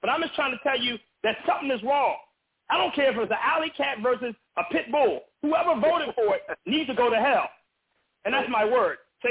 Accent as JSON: {"language": "English", "region": "California", "country": "United States", "said": "We're from California, and I said I wasn't going to get on this program"}